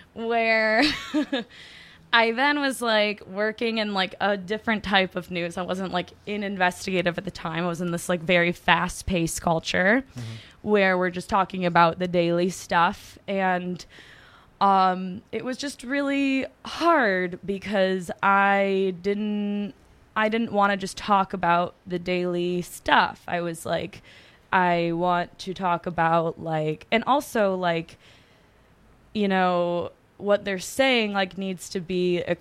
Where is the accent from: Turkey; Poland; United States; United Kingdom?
United States; Detroit, Michigan; I grew up in Detroit watching like Kwame Kilpatrick, like, you know, be run our city like poorly